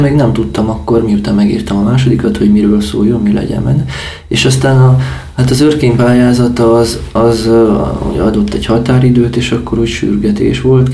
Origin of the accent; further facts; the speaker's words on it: Székely Land, Romania; igen, Székely vagyok, ott élek